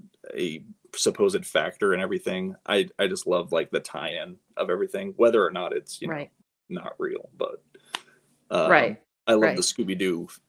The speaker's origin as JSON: {"language": "English", "town": "Kokomo", "region": "Indiana", "country": "United States", "tie": "born or raised there", "said": "so my hometown is Kokomo, Indiana."}